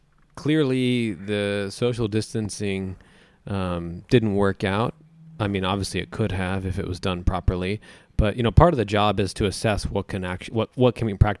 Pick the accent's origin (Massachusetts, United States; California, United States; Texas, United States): Texas, United States; Dallas; And where I grew up in Dallas